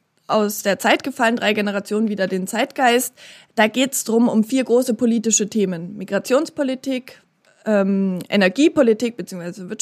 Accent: Nuremberg, Bavaria, Germany; born there; now in Erfurt, Germany; bin noch 25 Jahre alt, komme gebürtig aus Nürnberg, lebe aber seit 8 Jahren jetzt mittlerweile in Erfurt, bin hier sehr glücklich

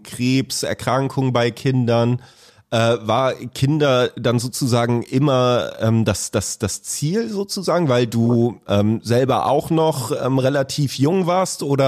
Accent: Pinneberg, Schleswig-Holstein, Germany; Ich komme ja auch aus Pinneberg und wohne hier auch noch.

